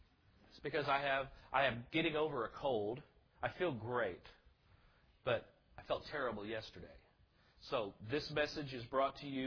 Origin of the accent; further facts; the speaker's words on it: Indianapolis, Indiana, United States; I'm from Indianapolis, so you got to forgive me.